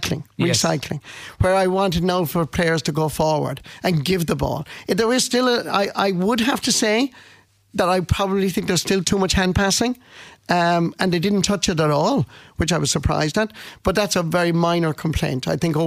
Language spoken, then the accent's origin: English; Munster, Ireland; I'm from Clare